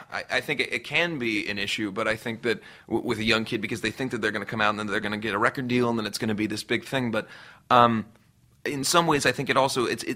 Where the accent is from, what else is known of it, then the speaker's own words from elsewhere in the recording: Cincinnati, Ohio, United States; especially where I grew up in Cincinnati, Ohio, a lot of the people that I grew up around had jobs and kids